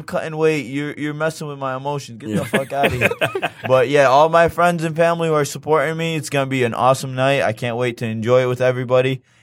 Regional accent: Dearborn, Michigan, United States; my hometown Dearborn, all my friends from Detroit coming out to the fight

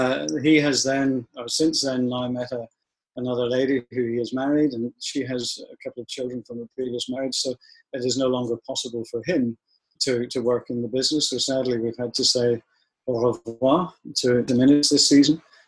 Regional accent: Ireland; We are Irish, so we lack a little intelligence in certain areas.

